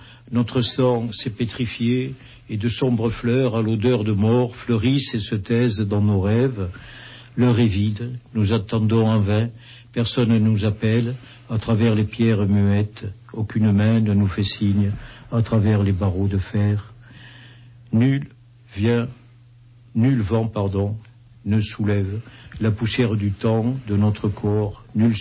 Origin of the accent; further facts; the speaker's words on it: Occitanie, France; c'est important l'ethnographie, surtout de chez nous en Languedoc